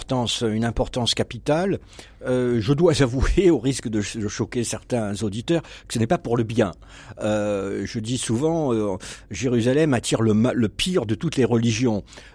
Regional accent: France; vous savez, je suis français

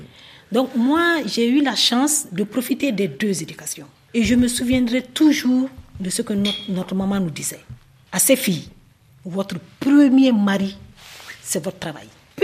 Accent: Gao, Mali; La majorité, j'en viens parce que je viens de la région de Gao.

